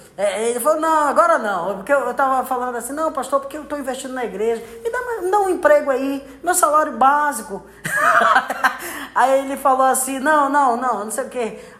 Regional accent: Pará, Brazil; Eu amo Marajó, sou do Marajó, mas eu não sinto que o meu chamado é para lá.

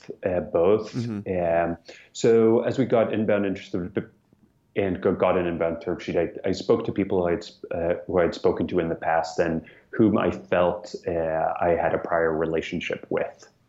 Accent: Sweden; moved away as an adult; now in United States; I grew up in Sweden

